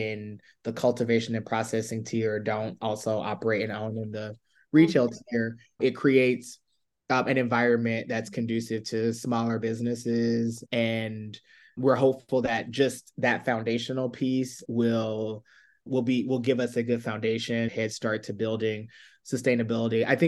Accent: South Carolina, United States; now in New York City, United States; I grew up in South Carolina. My grandfather is a farmer. So I grew up on a farm. We live in New York City now

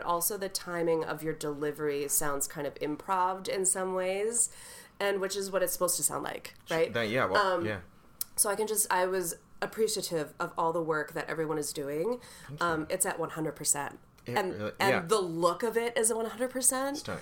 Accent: Wisconsin, United States; I'm from Wisconsin. What do I know about barbecue?

